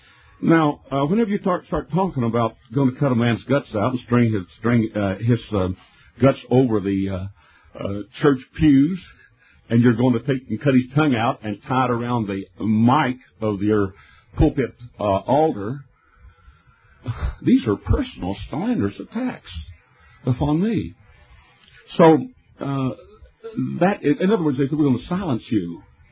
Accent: United States; I am an American. Thank God for the freedom we have there.

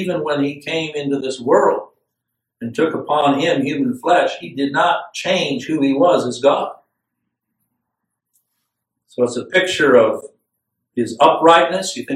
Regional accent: Chad; where I grew up in Chad, it could be 140 degrees during the day, and at night, drop down to 55 degrees

